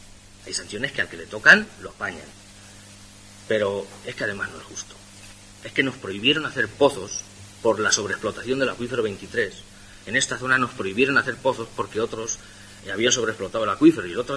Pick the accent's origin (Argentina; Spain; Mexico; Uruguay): Spain; Las Pedroñeras, Castilla-La Mancha; Yo es que soy vecino de las Pedroñeras, me gusta mi pueblo y quiero vivir aquí.